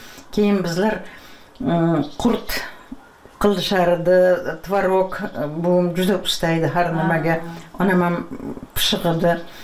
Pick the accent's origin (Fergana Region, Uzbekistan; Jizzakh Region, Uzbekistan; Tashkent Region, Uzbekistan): Tashkent Region, Uzbekistan; Piskent; 3 km Piskent sentriga maktabga qatnaganman.